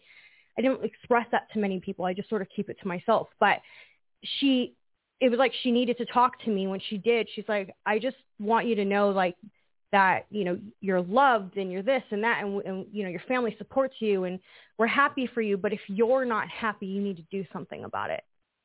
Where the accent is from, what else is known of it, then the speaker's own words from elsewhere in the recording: Temecula, California, United States; I'm from Temecula.